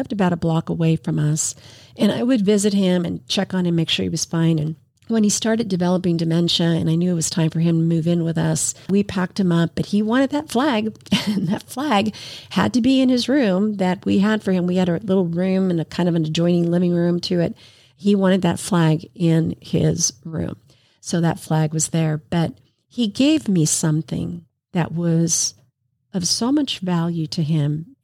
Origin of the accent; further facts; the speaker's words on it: New York City, New York, United States; born there; And so later he, you know, he worked and he had his family, and I was born in New York City, but he finally had his dream fulfilled.